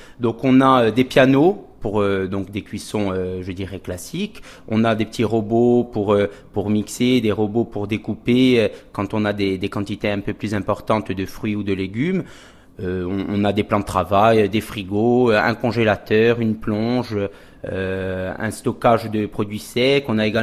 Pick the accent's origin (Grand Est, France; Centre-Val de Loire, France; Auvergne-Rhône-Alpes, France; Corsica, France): Corsica, France; Folelli; Alors moi je suis de Folili, je suis de Kazinke à 50% et Niulink du côté de mon père. Voilà, donc j'ai toujours grandi en Kazinka, c'est vrai. C'était une évidence pour moi de m'installer sur Folili.